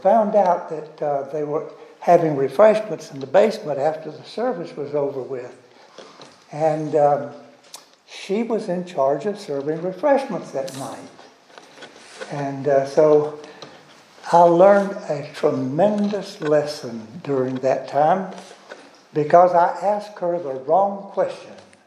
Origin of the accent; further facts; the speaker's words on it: Tallahassee, Florida, United States; also born or lived in Madison County; my father bought a farm in 5 miles out from Tallahassee. I was born in Madison County, which is about 60 miles from Tallahassee, and we had a farm, 66 acres.